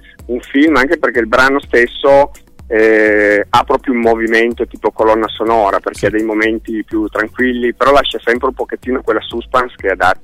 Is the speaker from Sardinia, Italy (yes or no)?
no; Turin, Piedmont, Italy; Ti dico, io sono di Torino, quindi comunque nord Italia